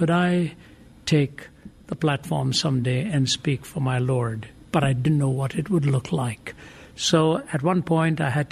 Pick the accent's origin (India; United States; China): India; now in Canada; we used to be introduced as two Indian natives who have arrived here in Canada whenever we were introduced in church.